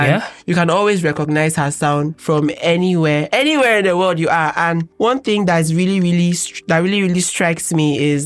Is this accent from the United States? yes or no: no; Nigeria; all my experiences as a Nigerian, a young Gen Z Nigerian